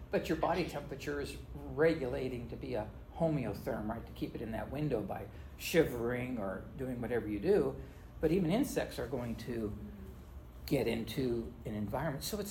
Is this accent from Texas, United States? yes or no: yes; Texas, United States; in West Texas, we had cold days that were really freezing because I grew up in West Texas.